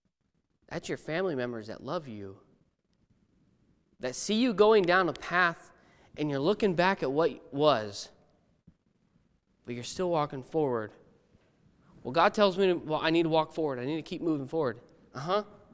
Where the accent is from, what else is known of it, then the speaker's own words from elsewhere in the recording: United States; I'm from the States, but I'm pretty sure the States and in Canada, they're the same thing.